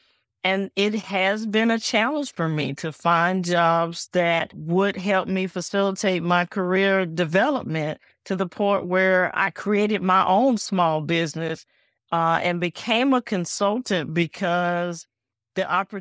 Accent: Spartanburg, South Carolina, United States; I was born and raised here in Spartanburg, and I've spent my entire life here. I've only left to go serve in the military.

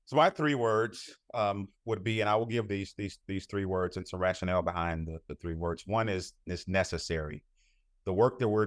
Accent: Alabama, United States; now in Kansas, United States; I'm originally from Alabama, but living here in Kansas

